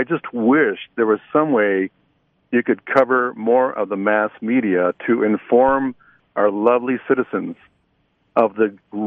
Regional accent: El Paso, Texas, United States; I grew up here in El Paso, and I grew up, my I'm half Native American and half Mexican.

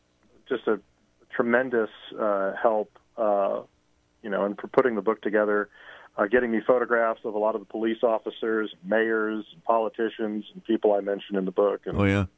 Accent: Sedona, Arizona, United States; Yeah, I grew up in the Sedona, Arizona area in the Verde Valley. I lived in other parts of Arizona, too, but that's where I spent most of my childhood and my adolescence was there in northern Arizona

